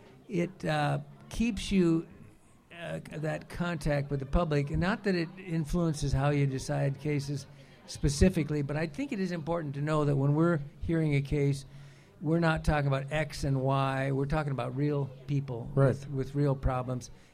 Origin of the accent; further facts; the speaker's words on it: Olympia, Washington, United States; I was raised in Olympia, so I've been to the. I always used to love to come to the Puyallup Fair